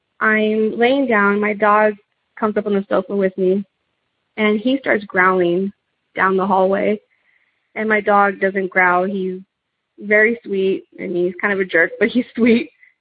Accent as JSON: {"language": "English", "region": "Texas", "country": "United States", "said": "So I'm from South Texas, and I'm going to try to keep this a little short, you know, and sweet."}